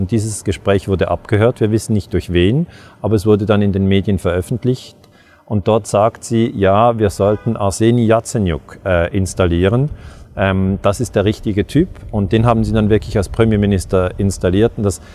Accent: Switzerland; wie die Schweiz, mein Heimatland

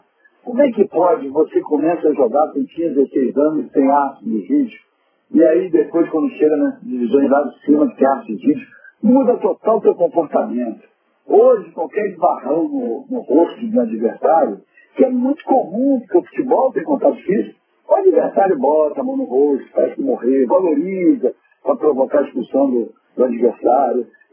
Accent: Pernambuco, Brazil; Eu sou pernambucano

